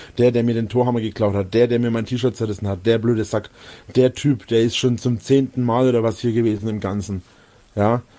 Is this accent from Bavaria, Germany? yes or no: yes; Bavaria, Germany; Ich bin Franke mit Leib und Seele, das werde ich immer bleiben